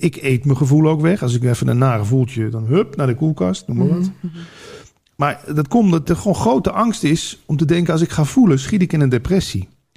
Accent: Limburg, Netherlands; En dat is misschien ook iets typisch Limburgs... waar ik vandaan kom

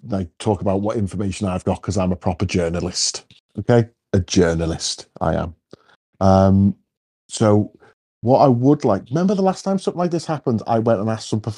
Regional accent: United Kingdom; As British, you know, I think we could have three or four people in that email.

